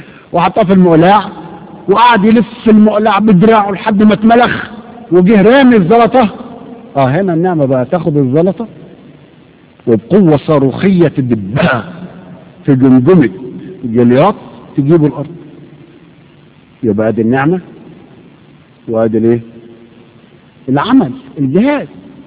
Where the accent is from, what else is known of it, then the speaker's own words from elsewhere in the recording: Egypt; بيحكوا نكتة لطيفة قوي عن بناء السد العالي عندنا في مصر.